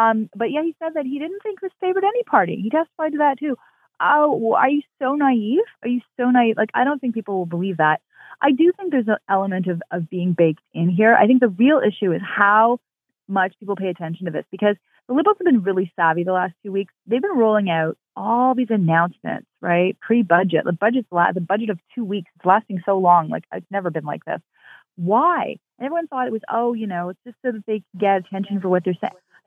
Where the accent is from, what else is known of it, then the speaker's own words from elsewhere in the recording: Montreal, Quebec, Canada; I'm from Montreal and I know the politics of Montreal.